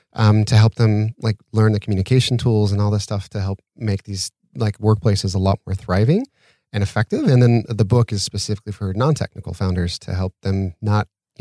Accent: Utah, United States; moved away as an adult; now in Santa Monica, United States; Utah, like nowhere land.

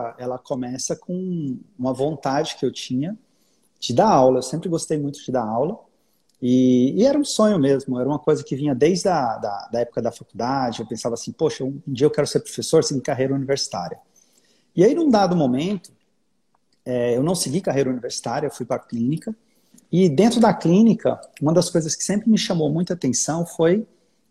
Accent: Anápolis, Goiás, Brazil; also born or lived in São Paulo

